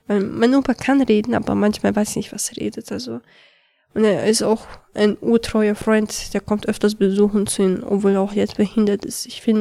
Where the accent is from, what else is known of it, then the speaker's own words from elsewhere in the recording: Chechnya, Russia; ich bin 13 Jahre alt und ich komme aus Tschetschenien.